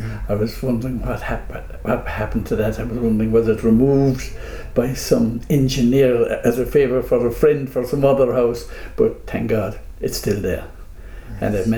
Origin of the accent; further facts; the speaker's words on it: Bantry, Munster, Ireland; I was originally from Bantry, and the home place was sold, so this was my home.